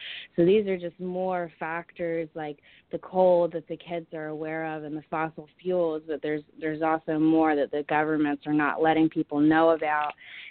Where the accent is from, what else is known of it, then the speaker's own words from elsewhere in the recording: East Coast, United States; I grew up in the United States and basically spent most of my time on the East Coast.